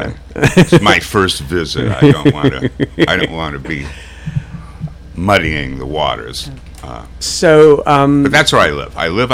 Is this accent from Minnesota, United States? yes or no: yes; Minnesota, United States; I grew up in Minnesota, so I like the northern temperate